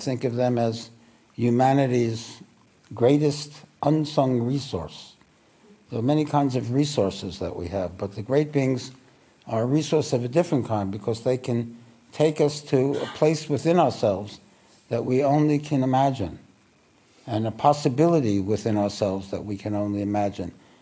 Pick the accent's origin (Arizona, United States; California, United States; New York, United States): New York, United States; New York City; I grew up in Williamsburg, Brooklyn, which is the center of Hasidism.